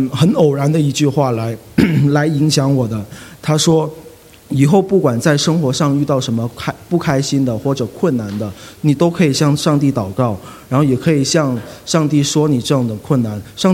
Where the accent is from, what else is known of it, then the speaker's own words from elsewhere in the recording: Hong Kong; 然后我是香港人，也从小在香港长大。